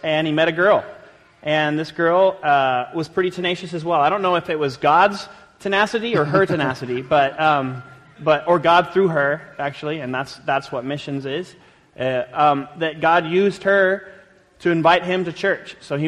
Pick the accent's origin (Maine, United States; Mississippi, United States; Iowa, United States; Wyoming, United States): Wyoming, United States; we're from Wyoming originally